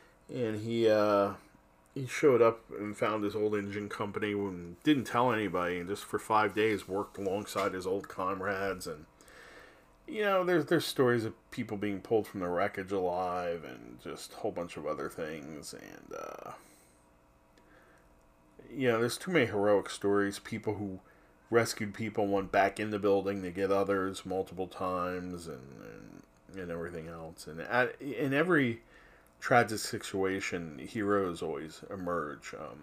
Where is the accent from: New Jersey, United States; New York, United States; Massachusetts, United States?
New Jersey, United States; You know, I had lived in Hoboken for a while, and I'm from New Jersey.